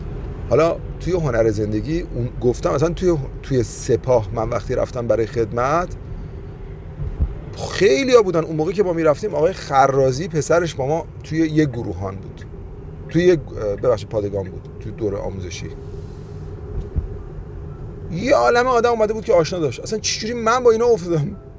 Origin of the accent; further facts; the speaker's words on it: Iran; من تو ایران زندگی کردم، تو ایران بزرگ شدم، تو ایران درس خوندم، از بین خود شماها اومدم